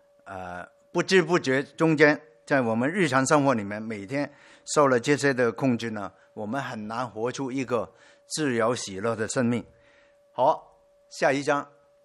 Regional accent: Hong Kong; 我来自香港的，香港是已经是白天

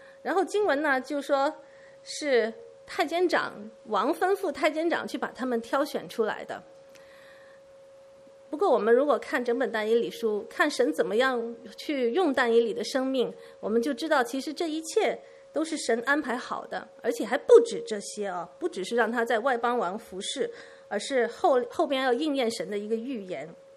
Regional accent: Hong Kong; 我们在下是香港长大的，相信中间也有些弟兄姐妹也是香港长大的

